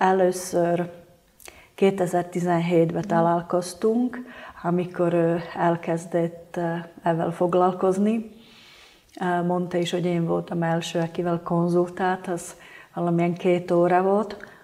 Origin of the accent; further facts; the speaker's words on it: Slovakia; first language Slovak; Hungarian is a second language; Én Szlovákiáról érkezem, ott lakom, és több mint 30 éve hálózatépítéssel foglalkozom. A anyanyelvem szlovák, nem magyar, és a nagyszüleim beszéltek magyarul, és őtőlük tanultam magyarul beszélni.